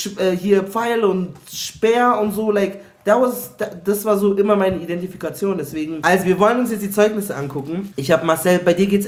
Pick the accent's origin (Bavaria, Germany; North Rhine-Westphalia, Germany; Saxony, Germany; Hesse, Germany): Bavaria, Germany; Munich; Aber ich bin auch aus München.